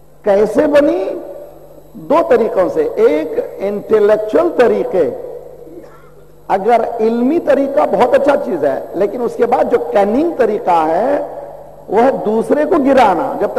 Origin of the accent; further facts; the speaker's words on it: South India, India; آپ کو معلوم ہے ساؤتھ انڈیا میں جہاں سے میں ہوں وہاں پر بھی شیعہ حکومت رہی ہے.